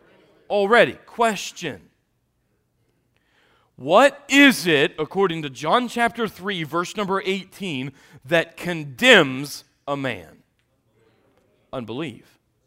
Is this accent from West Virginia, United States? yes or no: yes; Parkersburg, West Virginia, United States; born there; Where they marked where I was born in West Virginia, sure was.